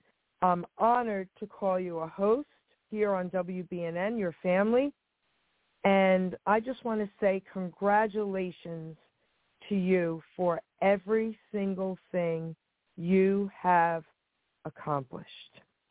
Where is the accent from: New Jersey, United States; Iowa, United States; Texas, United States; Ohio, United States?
New Jersey, United States; First off, he's from Trenton, New Jersey, Mercer County, and I'm from Mercer County.